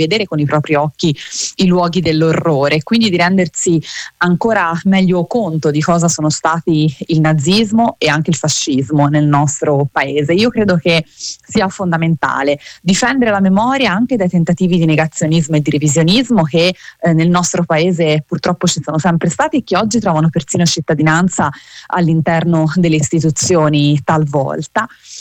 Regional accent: Pisa, Tuscany, Italy; Noi viviamo in una regione, in un territorio, vengo da Pisa, che ha visto l'orrore

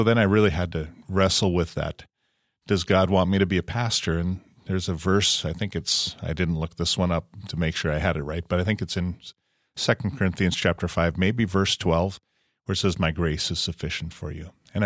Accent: Fordville, United States; the church I grew up in Fordville, called and wondered if I'd come and be their interim pastor.

